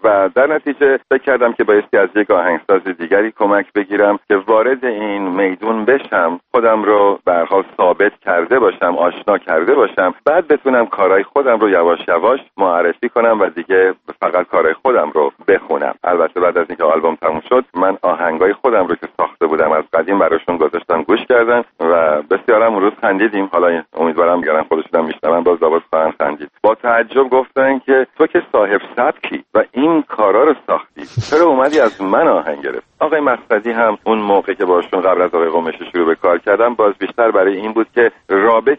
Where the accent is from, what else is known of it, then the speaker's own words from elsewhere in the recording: Abadan, Khuzestan, Iran; born there; ببینید، من متولد آبادان هستم و آبادان شهری بود که به خاطر پالایشگاه از تمام ایران به خاطر کار میومدن اونجا